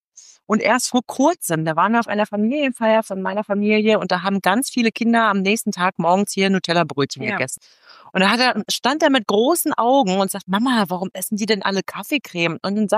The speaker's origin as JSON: {"language": "German", "region": "West Germany", "country": "Germany", "said": "Und ich bin aus dem Westen"}